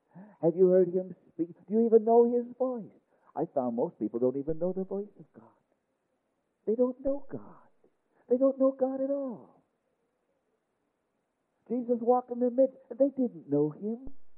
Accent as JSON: {"language": "English", "country": "Argentina", "said": "I said, I'm a missionary from Argentina."}